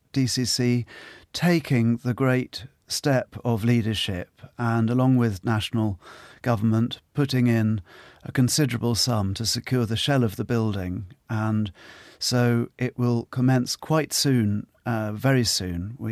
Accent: Ireland; I'm solely Irish. Britain has put up with me for a considerable period of time in my adult life. I went to Castleknock National School and then a wonderful school in Bray, just south of Dublin

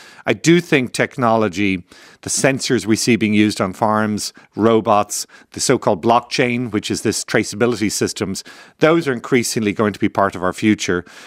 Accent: Ireland; now in United States; And in reality, even in my lifetime, before I emigrated from Ireland, the cost of food just has dropped tremendously.

